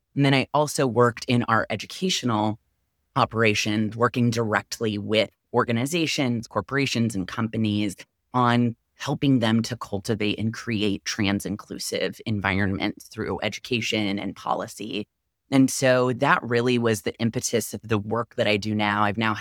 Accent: Huntington Beach, California, United States; I'm originally from Orange County, which for those who may or may not be familiar with Orange County in Southern California, it's a pretty conservative place. I grew up in Huntington Beach

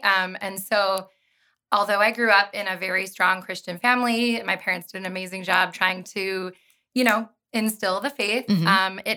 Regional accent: Mitchell, South Dakota, United States; moved away as an adult; I grew up outside of Mitchell on a farm kind of by Mount Vernon.

